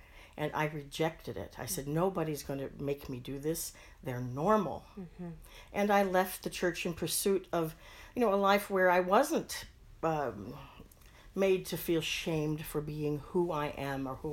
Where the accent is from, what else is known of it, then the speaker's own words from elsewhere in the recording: Springfield, Missouri, United States; I grew up in Springfield, Missouri, a very conservative community, as a Catholic, in the midst of very Protestant, very evangelical people.